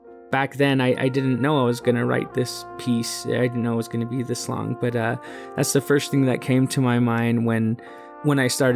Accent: United States; I am from the Diné tribe, the Navajo Nation.

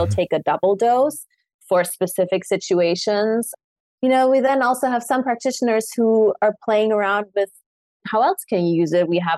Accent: Munich, Bavaria, Germany; I grew up in Munich for most of my life

